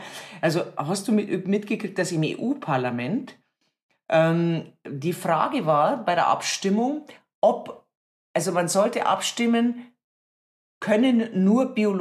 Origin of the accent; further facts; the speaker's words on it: Erding, Bavaria, Germany; Ich komme aus Erding. Bei uns gibt es Erdinger Herbstfest.